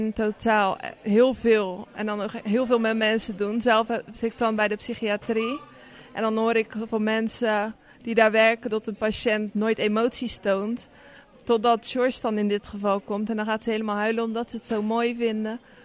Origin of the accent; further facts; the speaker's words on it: Rotterdam, South Holland, Netherlands; Ja, zelf kom ik dan uit Rotterdam, dus zelf niet.